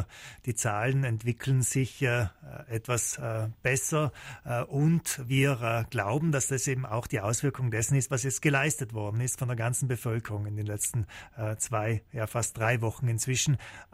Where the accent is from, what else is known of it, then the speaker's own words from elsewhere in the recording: Trentino-Alto Adige, Italy; Ja, Südtirol ganz einfach meine Heimat ist.